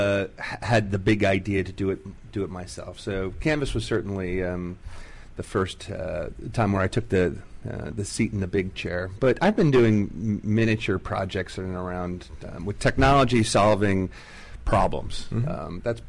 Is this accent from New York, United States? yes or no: yes; New York, United States; Originally from a upstate New York.